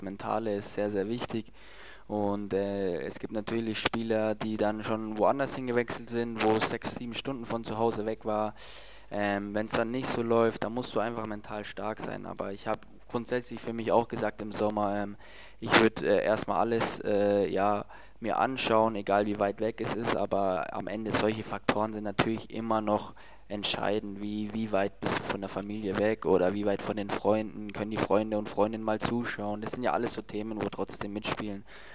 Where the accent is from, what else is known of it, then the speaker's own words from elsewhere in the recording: Bad Mergentheim, Baden-Württemberg, Germany; Also ich komme ja ursprünglich aus Bad Mergentheim, das ist ja noch in Baden-Württemberg.